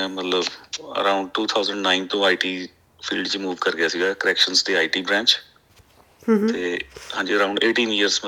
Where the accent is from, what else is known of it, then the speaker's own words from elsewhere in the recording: Ludhiana, Punjab, India; now in Sydney, Australia; ਪੰਜਾਬ ਤੋਂ ਜੀ, ਮੈਂ ਲੁਧਿਆਣੇ ਤੋਂ ਬਿਲੋਂਗ ਕਰਦਾ, ਮੇਰੀ ਫੈਮਿਲੀ ਪੇਰੈਂਟਸ ਉੱਥੇ ਨੇ, ਇੱਥੇ ਆਉਂਦੇ ਰਹਿੰਦੇ ਨੇ, ਪਰ ਬੇਸਿਕਲੀ ਲੁਧਿਆਣੇ ਤੋਂ, ਇੰਡੀਆ ਤੋਂ ਪਿੱਛੋਂ, ਤੇ ਉੱਥੋਂ ਮਤਲਬ ਇੱਥੋਂ ਬੇਸਿਕ ਸਿਡਨੀ ਤੋਂ